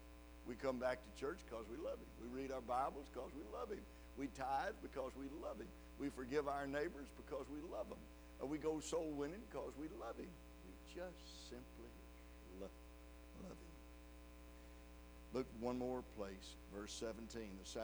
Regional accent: the South, United States; I'm from the South. Did y'all know that?

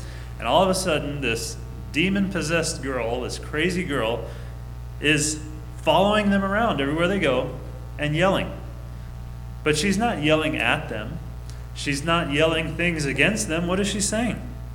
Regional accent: Long Beach, California, United States; I remember the church I grew up in Long Beach.

